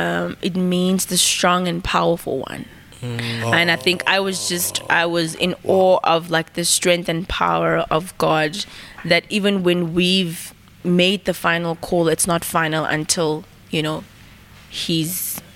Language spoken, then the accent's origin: English; Ladysmith, KwaZulu-Natal, South Africa; moved away; also born or lived in Gauteng; A Ladysmith. But then I came to Gauteng.